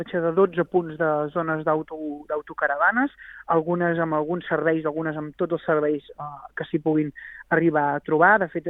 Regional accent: Gironella, Catalonia, Spain; jo en aquest cas soc del municipi de Gironella

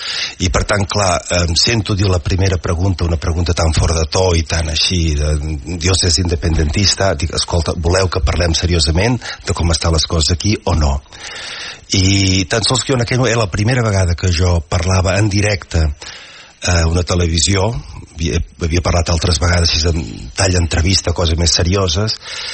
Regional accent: Catalonia, Spain; com a catalans que estimem Catalunya

